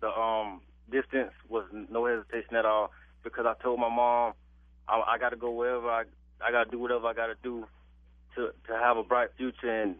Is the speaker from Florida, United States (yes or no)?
yes; Florida, United States; You feel like family because it's in Florida, and that's where I'm from Florida.